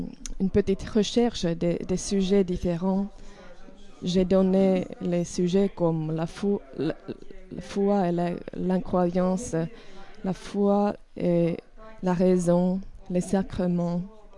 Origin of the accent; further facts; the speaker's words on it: Eastern Finland, Finland; French is a second language; Je viens de la Finlande de l'Est où il n'y a pas de chrétienté vivante.